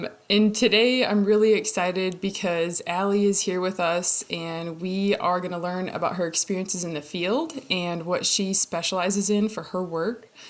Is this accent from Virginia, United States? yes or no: no; Minnesota, United States; now in Tennessee, United States; I live in Tennessee now, but I'm from Minnesota.